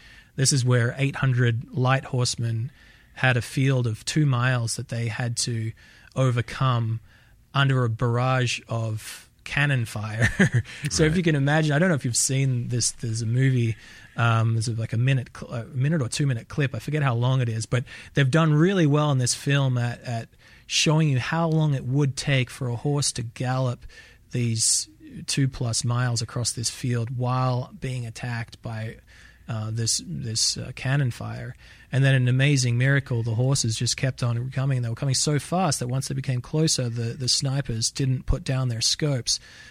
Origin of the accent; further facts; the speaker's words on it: Australia; now in Israel; I mean, I'm Australian, so and I'm in Israel